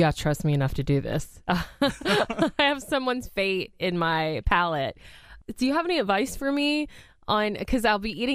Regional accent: the South, United States; Luckily, I'm from the South. I can handle the heat.

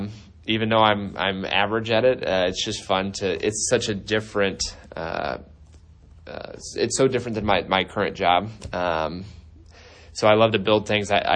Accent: Iowa, United States; So I grew up just west of Cedar Rapids, 20 minutes. A school called Benton Community, which is a 3A school.

